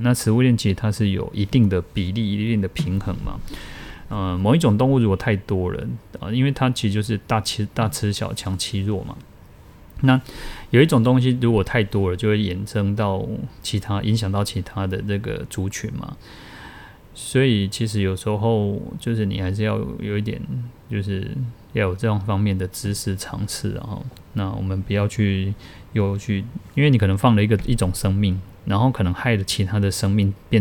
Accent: Taiwan; 一般我们台湾人都有那种习俗

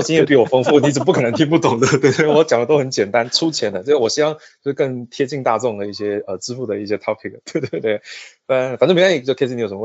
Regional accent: Taichung, Taiwan; moved away as an adult; now in Shanghai, China; 我是台湾人，台中人，然后今年大概今年35岁，然后呢我在上海发展了差不多7年左右，然后整个 career 前3年在台湾，然后后面7年在上海工作。

